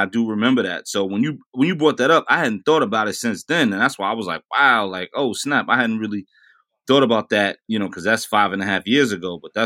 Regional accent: New York, United States; Yeah, I was on St. James Place. I grew up on St. James between Gates and Green, and … was on St. James between Gates and Fulton.

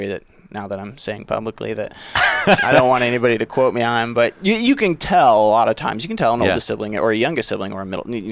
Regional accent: Clearwater, Florida, United States; also born or lived in Seattle; So I was born in the Seattle area. Okay. I lived there until I was about 7 years old. And then we all moved to Clearwater, Florida.

